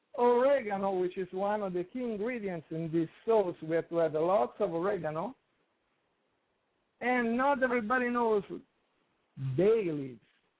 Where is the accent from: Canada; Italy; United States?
Italy; Rome, Lazio; English is a second language; Oh, that's come from my hometown, Rome.